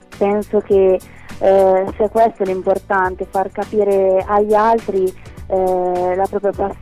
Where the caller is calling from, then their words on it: Città di Castello, Umbria, Italy; Da Città di Castello, in provincia di Perugia.